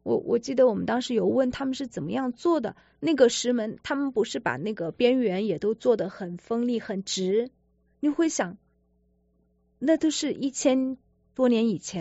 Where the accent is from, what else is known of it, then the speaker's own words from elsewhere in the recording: China; 因为我们作为中国人去到那里，大家都看着都觉得很稀奇的，那边中国人去的很少